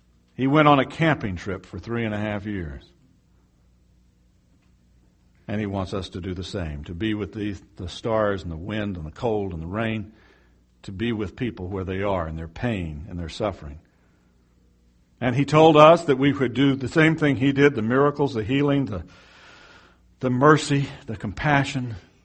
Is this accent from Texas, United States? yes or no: yes; Texas, United States; I have more in common as a Texan with a guy from the Ukraine who's a Christian than I do from another Texan who doesn't know Jesus.